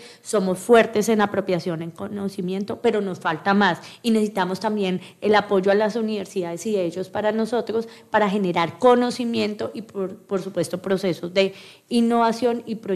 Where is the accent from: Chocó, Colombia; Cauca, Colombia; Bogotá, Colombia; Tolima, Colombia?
Tolima, Colombia; Pero nosotros somos más grandes, somos más tolimenses